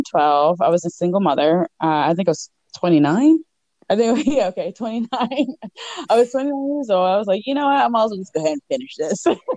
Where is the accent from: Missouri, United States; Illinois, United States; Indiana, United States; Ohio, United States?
Ohio, United States; St. Clairsville; also born or lived in West Virginia; And I grew up in Ohio. I was born in West Virginia, and I grew up in Ohio, just in St. Clair's, Ohio.